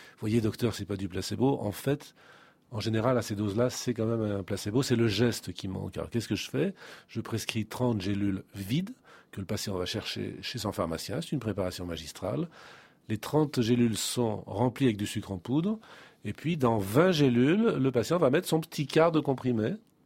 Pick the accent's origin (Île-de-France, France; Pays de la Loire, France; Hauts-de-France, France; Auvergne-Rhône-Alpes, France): Auvergne-Rhône-Alpes, France; Lyon; vous savez que je suis lyonnais